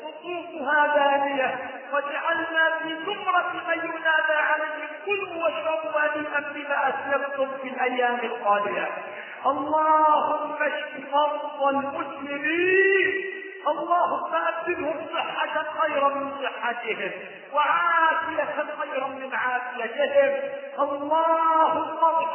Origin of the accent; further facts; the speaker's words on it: Egypt; اللهم احفظ بلدنا مصر